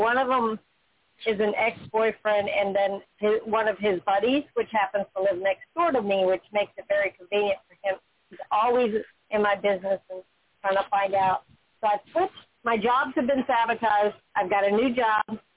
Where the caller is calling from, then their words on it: Florida, United States; I'm calling from Florida.